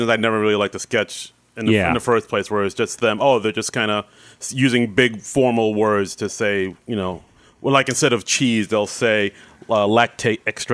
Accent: France; I come from France.

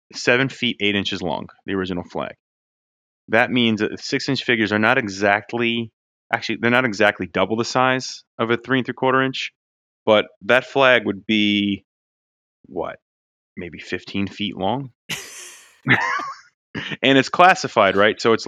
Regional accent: New Jersey, United States; I'm from Jersey too. You know, when I could hear it, I can hear it in your accent.

